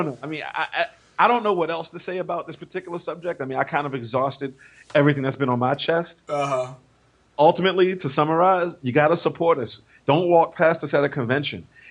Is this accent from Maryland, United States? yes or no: yes; Baltimore, Maryland, United States; Yeah, Jason Wise, his brother, he's doing over in Baltimore, my hometown.